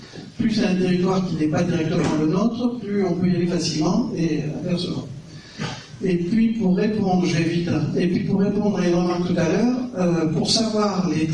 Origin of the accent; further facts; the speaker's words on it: Occitanie, France; on fait Paris d'habiter en Lozère, puisque je suis originaire de Lozère